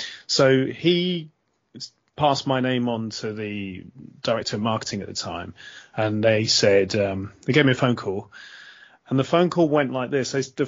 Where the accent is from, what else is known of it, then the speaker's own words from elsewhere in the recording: Southampton, South East England, United Kingdom; Well, I mean, you know, if you grow up in the city, you don't really have a choice, do you? So I'm from Southampton, and I used to go to the Dale, obviously at St Mary's now.